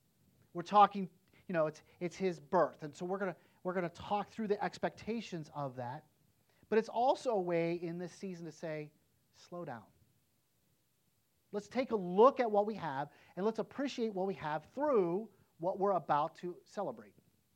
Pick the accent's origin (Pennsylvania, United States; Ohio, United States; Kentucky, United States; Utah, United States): Ohio, United States; East Palestine; when I grew up in East Palestine, just down the street, you knew everybody.